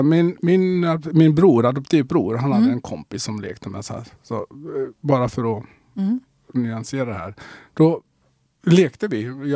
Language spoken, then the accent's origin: Swedish; Kenya; jag kommer från Kenya och jag är adopterad